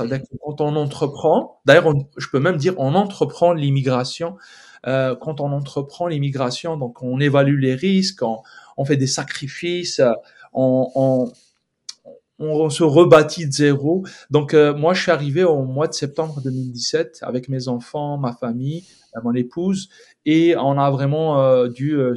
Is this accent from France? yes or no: no; Algeria; donc je suis algérien, mais j'ai toujours vécu dans le nord, entre Alger et la Kabylie